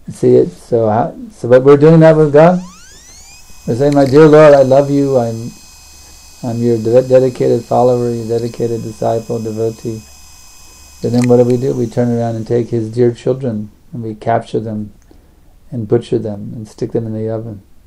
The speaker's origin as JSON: {"language": "English", "region": "Texas", "country": "United States", "said": "I mean, I'm from Texas, right? That's where we're headquartered."}